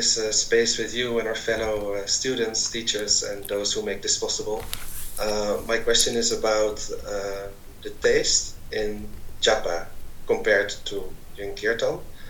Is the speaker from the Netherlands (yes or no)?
yes; Netherlands; English is a second language; I'm from the Netherlands.